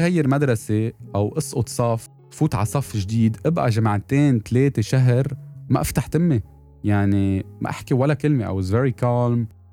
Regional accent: Lebanon; كنت كتير انبسط مثل لبنان, انه انا من لبنان, لانه بلد صغير وما بيعرفوه برا

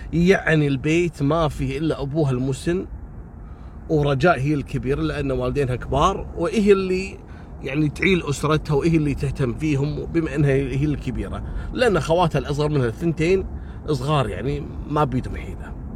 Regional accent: Kuwait; عندنا في الكويت

